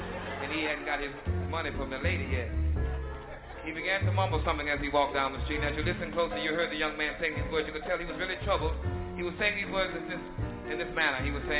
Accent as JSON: {"language": "English", "town": "Chicago", "region": "Illinois", "country": "United States", "tie": "born or raised there", "said": "he was standing on a very well-known corner on the south side of my hometown, Chicago."}